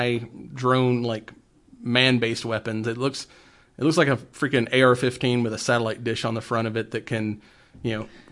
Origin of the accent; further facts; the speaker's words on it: United States; yes, I'm American, but for some reason I talk with a snooty English accent because I'm a scientist.